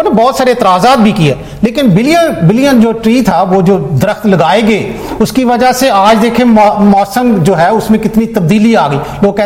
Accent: Lahore, Punjab, Pakistan; جب ہم چھوٹے تھے یا پیچھے سے آج سے 15 سال 10 سال پیچھے لے جائیں, تو وہ جو ہمارے علاقے میں لاہور میں جس علاقے میں ہم رہتے تھے

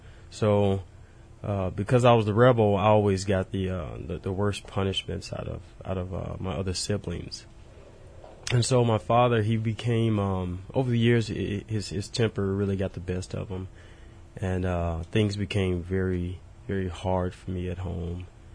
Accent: Jackson, Mississippi, United States; Well, for me, it was growing up in Jackson was extremely rough.

